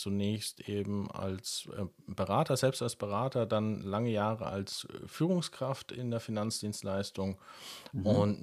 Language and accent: German; Karlstadt, Bavaria, Germany; also born or lived in Berlin; now in Bad Kissingen, Germany; Bin geboren in Berlin und gemeinsam mit dir, ja, wie du schon richtig gesagt hast, in Karlstadt aufgewachsen.